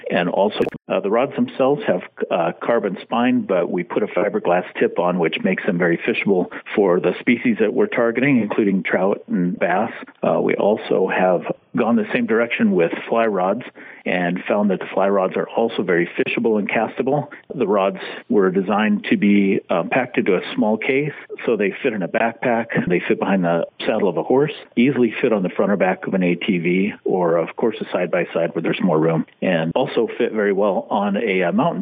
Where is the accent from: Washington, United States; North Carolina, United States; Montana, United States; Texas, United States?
Washington, United States; moved away; I grew up fishing in the North Cascades and now live here in Southeast Idaho.